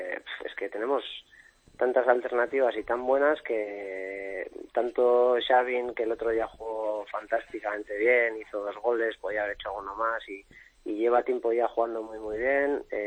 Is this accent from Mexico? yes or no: no; San Sebastián, Basque Country, Spain; soy de Donosti y súper orgulloso y me encanta Donosti